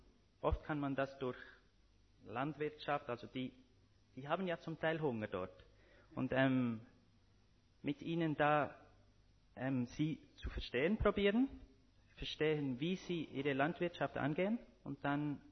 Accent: Bern, Switzerland; ich komme aus dem Emmental in der Schweiz.

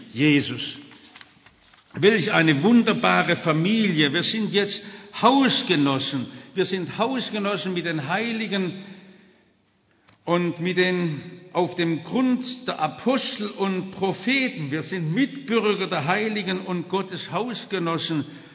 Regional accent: Stuttgart, Baden-Württemberg, Germany; Ich komme aus Stuttgart und wohne jetzt in Häslach, das ist unser Arbeiterviertel.

